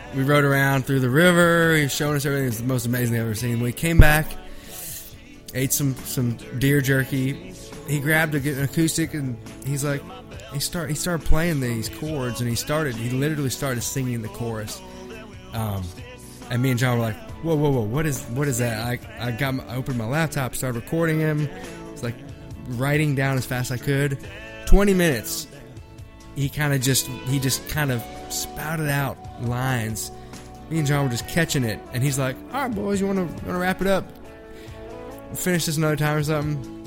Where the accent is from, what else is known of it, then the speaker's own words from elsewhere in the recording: Virginia, United States; I'm from Virginia, yeah.